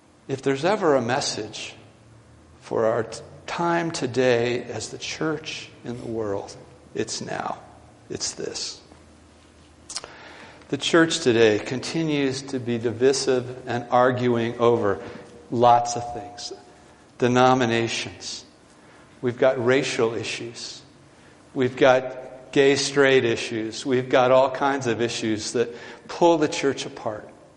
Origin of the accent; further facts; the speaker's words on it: East Coast, United States; I grew up on the East Coast. My grandparents had a nice summer house in Rehoboth Beach, Delaware.